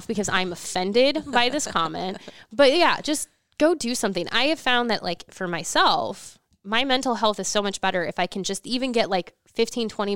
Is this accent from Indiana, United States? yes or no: no; Nebraska, United States; I grew up in Nebraska. I have cheered for the Huskers.